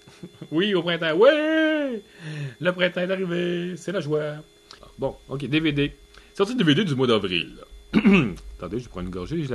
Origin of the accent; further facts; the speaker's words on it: Quebec, Canada; Moi, je suis Québécois.